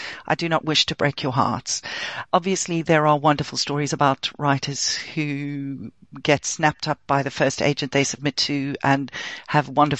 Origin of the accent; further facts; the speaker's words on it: London, United Kingdom; But I am a Londoner, and I love the city with all my heart.